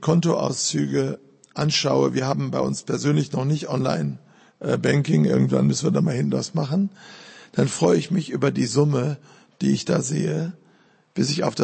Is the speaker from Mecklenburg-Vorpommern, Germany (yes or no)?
no; Duisburg, North Rhine-Westphalia, Germany; ich komme ja aus Duisburg